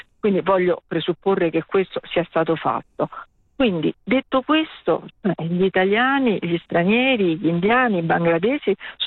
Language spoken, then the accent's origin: Italian; Rome, Lazio, Italy; perché io appunto sono di Roma